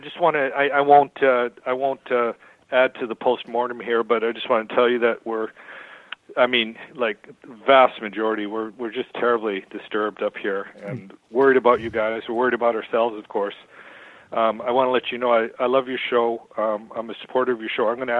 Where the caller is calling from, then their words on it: Vancouver, British Columbia, Canada; I'm calling from Vancouver, Canada.